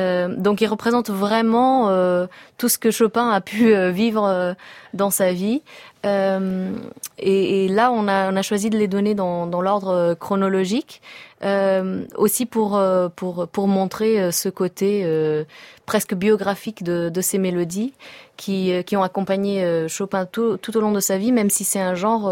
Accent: Portugal; French is a second language; Je suis portugaise, donc je parle portugais, français, italien.

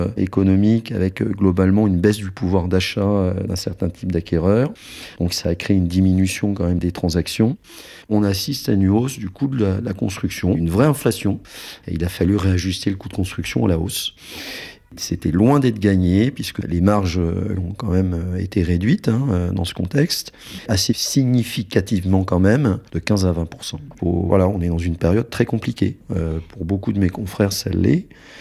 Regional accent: Saint-Brieuc, Brittany, France; C'était mon premier programme dans ma ville natale de Saint-Brieuc.

